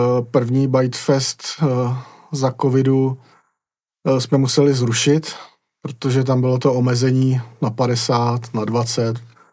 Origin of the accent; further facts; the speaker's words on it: Plzeň, Plzeň Region, Czechia; ale já jsem z Plzně, nemůžu organizovat akci v Praze